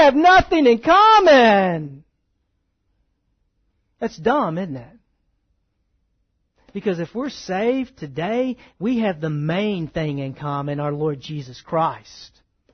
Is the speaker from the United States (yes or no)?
yes; Texas, United States; I know I can talk about Texas. I grew up here. I grew up in the Bible Belt.